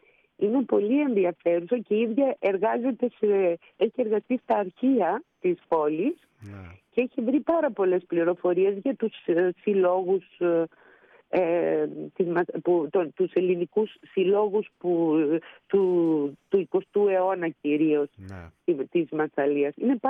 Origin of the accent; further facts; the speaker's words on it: Thessaloniki, Central Macedonia, Greece; απλώς εγώ μεγάλωσα στη Θεσσαλονίκη